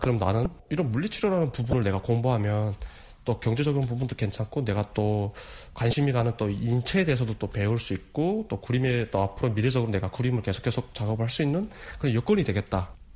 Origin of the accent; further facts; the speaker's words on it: North Korea; 쉽게 말하면 북한에서 온 사람.